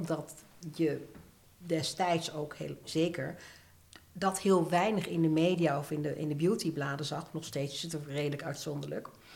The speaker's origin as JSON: {"language": "Dutch", "town": "Alphen aan de Rijn", "region": "South Holland", "country": "Netherlands", "tie": "born or raised there", "said": "ik groeide op in Alphen aan de Rijn, alles wit."}